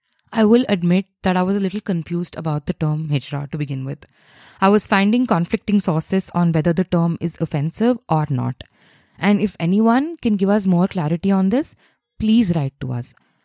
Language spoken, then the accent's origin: English; Hyderabad, Telangana, India; from Hyderabad and I hope you're having a great time.